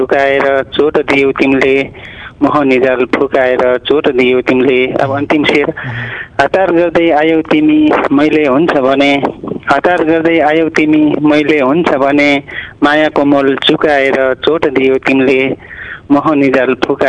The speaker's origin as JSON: {"language": "Nepali", "region": "Karnali Province", "country": "Nepal", "said": "हजुर म मेरो घर चाहिँ डोल्पा हो"}